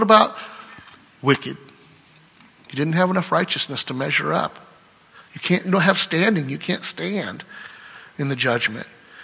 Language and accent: English; Cedar Rapids, Iowa, United States; Cedar Rapids is a smaller, it's big because we're from Iowa, but it's a small town, but it's not really rural.